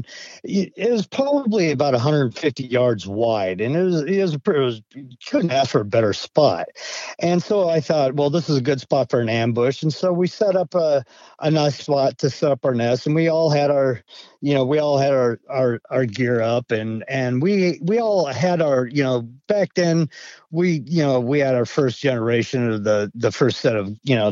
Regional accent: Idaho, United States; I grew up in Idaho. And, you know, I spent my summers in a town of Cascade and a town of Stanley, Idaho.

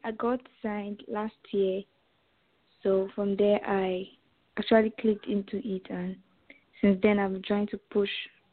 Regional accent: Nigeria; I'm from Nigeria.

